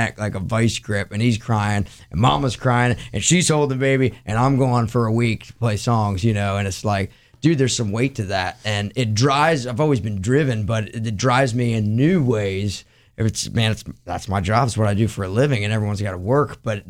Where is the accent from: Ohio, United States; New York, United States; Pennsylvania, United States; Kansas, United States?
Pennsylvania, United States; now in Nashville, United States; No help, because we live right outside of Nashville, Tennessee. We're both from Pennsylvania originally, but have been in Nashville for a long time. So our families they're still up north.